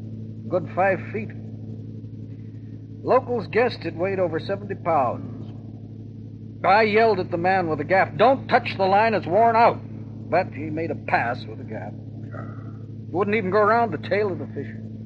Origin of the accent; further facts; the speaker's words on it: Vancouver, British Columbia, Canada; I'm from Vancouver, British Columbia.